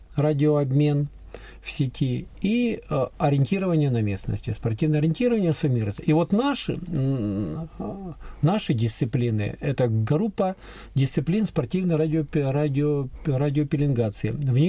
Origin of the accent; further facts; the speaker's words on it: Korsakov, Sakhalin Oblast, Russia; born there; Потому что я родился на Сахалине, в городе Корсакове.